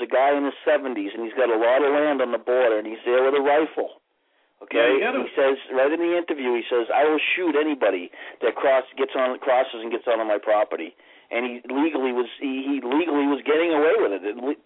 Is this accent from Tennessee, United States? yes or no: no; Massachusetts, United States; I said, "I'm from Massachusetts. We stop for blue, not for red."